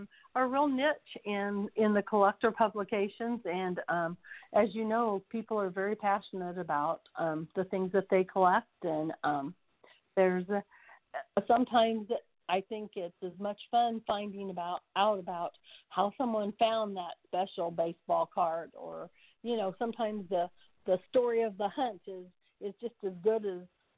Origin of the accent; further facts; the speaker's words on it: Mattoon, Illinois, United States; also born or lived in Pinckneyville / Pawnee; I was born in the town of Pinckneyville, Illinois. I was raised in Mattoon and Pawnee.